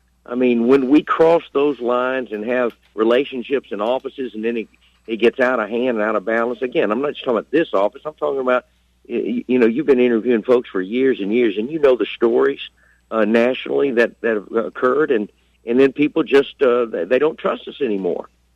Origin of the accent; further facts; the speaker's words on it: Shreveport, Louisiana, United States; We grew up in Shreveport together. My dad and her dad were best friends in high school.